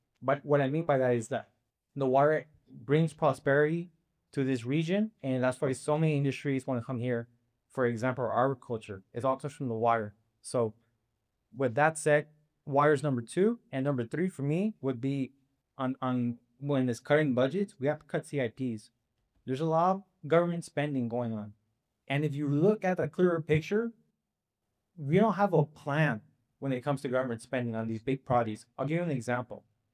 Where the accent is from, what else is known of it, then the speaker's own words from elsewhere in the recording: Yuma, Arizona, United States; I grew up in Yuma. I love the city